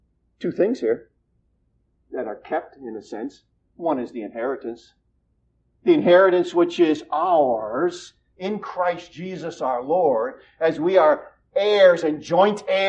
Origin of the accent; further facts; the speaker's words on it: New England, United States; I am from New England, and New Englanders know how to talk very fast, and I can talk very fast.